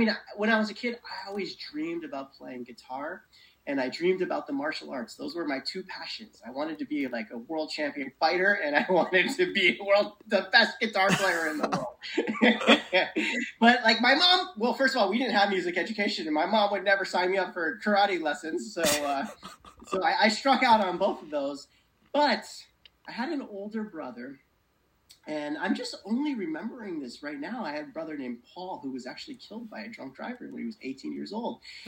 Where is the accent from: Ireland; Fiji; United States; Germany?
United States; Exeter, Pennsylvania; So I grew up in Exeter, Pennsylvania, a small coal miner town.